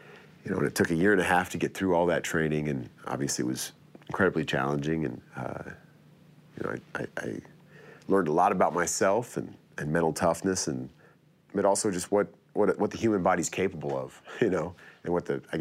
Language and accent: English; United States; I convinced them that, look, I'm an American, I don't have anything, like, what else would I be doing here?